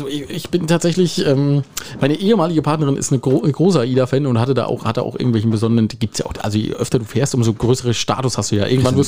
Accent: Germany; Ja, warte, ich bin auch Deutscher.

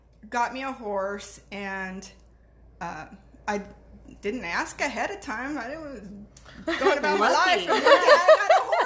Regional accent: Virginia, United States; born there; I was born in Virginia, but we only lived there, I think, like 6 months or so.

